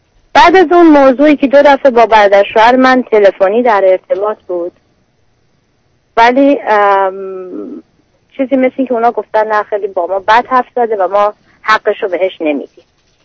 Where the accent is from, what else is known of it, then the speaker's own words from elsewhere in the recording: Iran; moved away; از ایران اومدیم بیرون